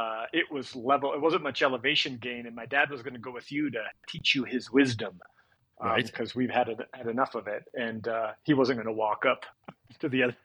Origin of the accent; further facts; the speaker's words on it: Canada; now in United States; I was partially made out of elk, because that was about all the red meat I ate growing up in Canada.